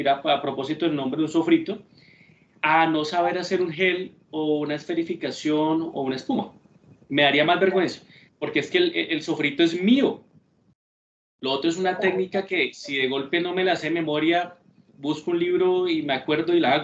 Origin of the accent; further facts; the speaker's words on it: Colombia; cuando somos cocineros colombianos, tenemos que ser muy fuertes con nuestra cocina colombiana